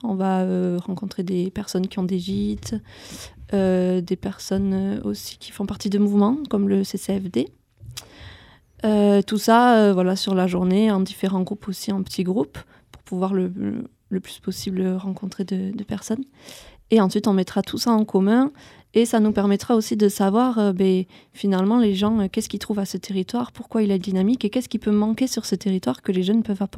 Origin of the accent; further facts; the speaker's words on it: Trébons, Occitanie, France; Moi j'ai des amis qui sont d'Argelès, mais après moi je suis de Trébons.